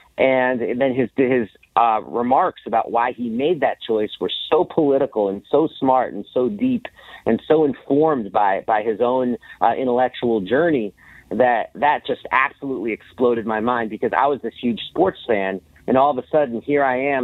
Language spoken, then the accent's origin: English; New York City, New York, United States; I grew up in New York City in the 1980s and 90s.